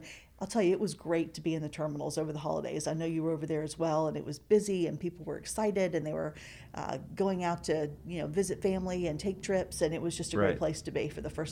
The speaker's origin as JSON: {"language": "English", "region": "Florida", "country": "United States", "said": "I'm from Florida. My dad still lives there. I've got a lot of family there still."}